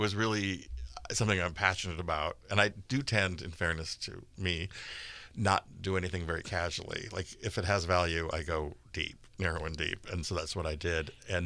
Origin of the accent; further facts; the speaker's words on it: California, United States; I grew up in Marin in the 70s, pretty much.